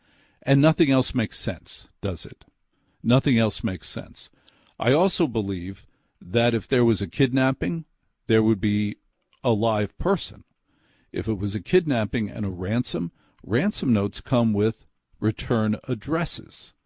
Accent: New Jersey, United States; But I'm a horrible person. I'm from New Jersey. Things happen.

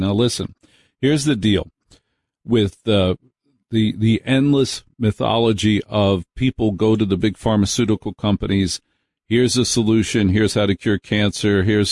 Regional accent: New Jersey, United States; You and I understand that, Tom. And we're from Jersey.

